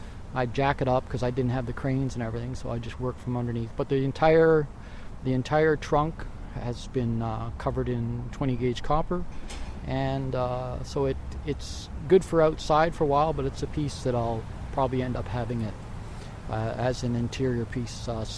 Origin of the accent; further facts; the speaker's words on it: Ottawa, Ontario, Canada; I was raised in Ottawa, and that's, I guess out in Ottawa, I remember seeing these ghost-like forms out in the forest, because I lived outside of Ottawa in a rural area.